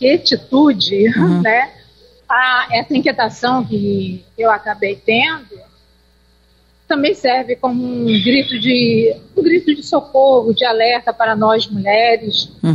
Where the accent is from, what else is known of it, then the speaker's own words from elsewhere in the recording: São Cristóvão, Rio de Janeiro, Brazil; born there; Eu sou nascida em São Cristóvão e vim morar na favela do Arará porque, como nós morávamos de aluguel, minha mãe queria ter uma casa própria, e o único local que ela conseguiu foi na favela do Parque Arará.